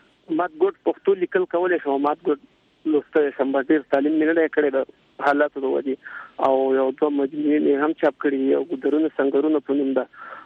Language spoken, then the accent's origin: Pashto; Nangarhar, Afghanistan; په لویه کې شینواري افغانستان ننګرهار په لویه کې ننګرهار ولایت اس کې مې سره تعلق ساتم.